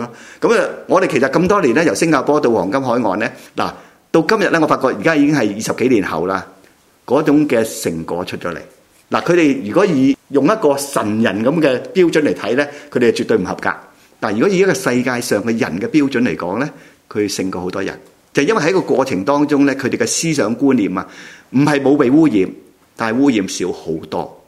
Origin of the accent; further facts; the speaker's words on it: Hong Kong; 特别我哋香港人啊，环境好狭窄